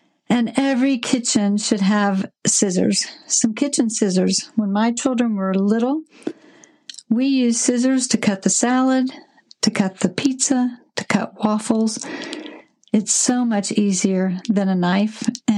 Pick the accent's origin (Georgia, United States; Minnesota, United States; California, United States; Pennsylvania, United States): Georgia, United States; Atlanta; from Atlanta, Georgia